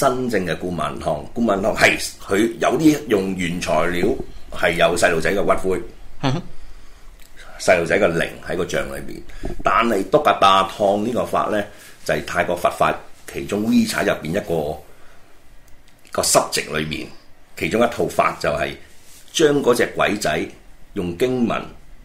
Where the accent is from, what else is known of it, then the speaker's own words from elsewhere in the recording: China; 我是中國人